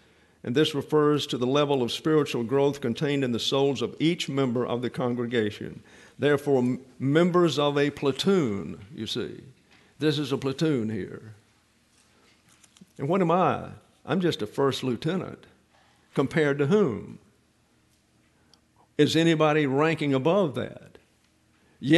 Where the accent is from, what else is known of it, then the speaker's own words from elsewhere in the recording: Alabama, United States; I was raised in South Alabama. And everybody went to church.